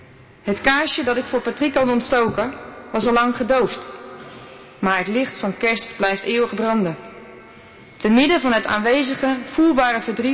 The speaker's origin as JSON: {"language": "Dutch", "country": "Netherlands", "lives_now": "Aix-en-Provence, France", "said": "Aix, waar ik nu 1,5 jaar woon. Maar ik geniet van die nieuwe, waardevolle Frankrijk-wijde contact. Als Nederlander heb ik opnieuw een cultuurshock ondergaan."}